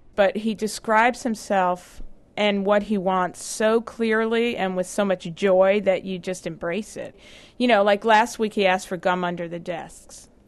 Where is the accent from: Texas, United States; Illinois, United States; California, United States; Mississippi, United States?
California, United States; South Pasadena; I think I found it in my hometown of South Pasadena.